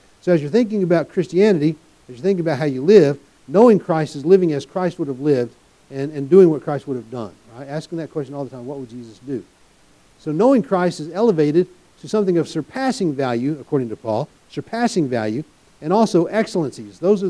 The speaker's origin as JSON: {"language": "English", "country": "United States", "said": "It doesn't bring me closer to God just because I'm an American citizen."}